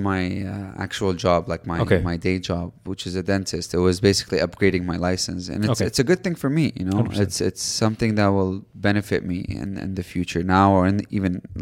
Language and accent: English; Canada; So I grew up in Canada for some of my life